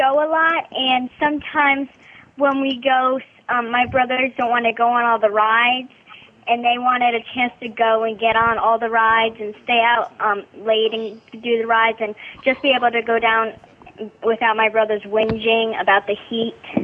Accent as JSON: {"language": "English", "region": "New Jersey", "country": "United States", "said": "Hi, I'm 11, and I'm from New Jersey."}